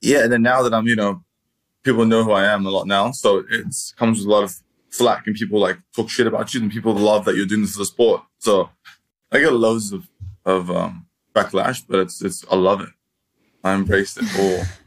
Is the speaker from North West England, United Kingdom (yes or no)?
no; London, United Kingdom; So we just took the tube and I'm from London, so I knew how to get there.